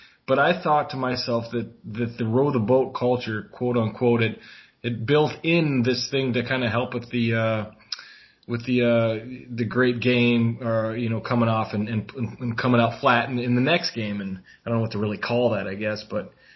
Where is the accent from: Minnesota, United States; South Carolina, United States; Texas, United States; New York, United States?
Minnesota, United States; And, you know, as a Minnesotan at this point